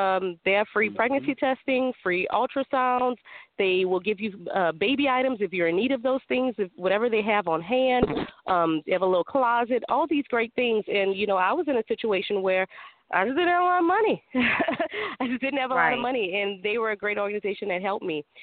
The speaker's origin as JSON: {"language": "English", "town": "New Orleans", "region": "Louisiana", "country": "United States", "tie": "born or raised there", "moved": "as an adult", "lives_now": "Lafayette, United States", "said": "I'm from New Orleans originally, New Orleans, Louisiana, and I lived there my entire life up until Hurricane Katrina"}